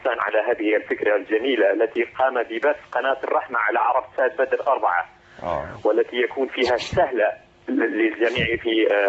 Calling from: Bradford, Yorkshire and the Humber, United Kingdom; من مدينة برادفورد

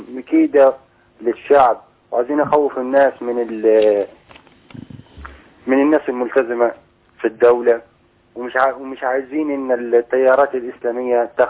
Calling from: Asyut, Asyut Governorate, Egypt; احنا نكلمك … من أسيوط.

